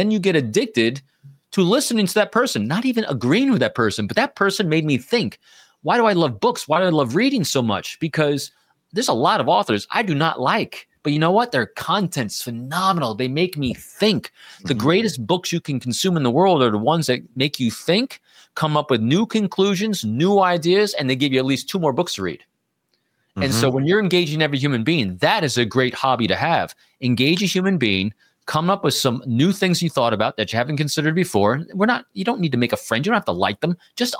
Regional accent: New York, United States; I grew up in, I was born in New York City. I grew up in upstate New York.

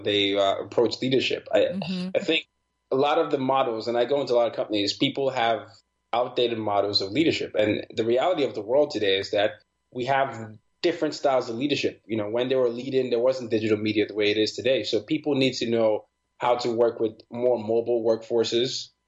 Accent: Nigeria; You know, my background is I'm a Nigerian and I grew up as the son of a diplomat.

